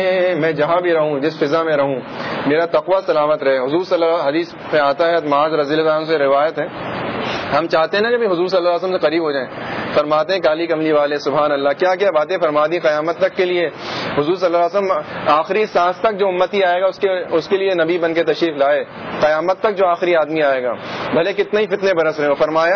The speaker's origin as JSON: {"language": "Urdu", "town": "Hyderabad", "region": "Sindh", "country": "Pakistan", "tie": "born there", "also_born_or_lived": "Jeddah, Saudi Arabia / Karachi, Pakistan", "said": "میں یہاں حیدرآباد میں پیدا ہوا, والد صاحب میرے جدہ میں رہتے ہیں, تو 6 مہینے کا تھا, اس کے بعد جدہ مکہ, جدہ سے یہاں کراچی سے جدہ, جدہ سے کراچی, ہر سال آنا جانا ہوتا ہے."}